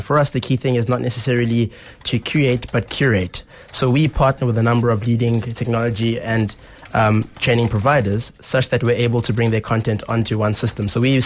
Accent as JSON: {"language": "English", "country": "South Africa", "said": "so as a South African, it was very difficult to open up to him at first."}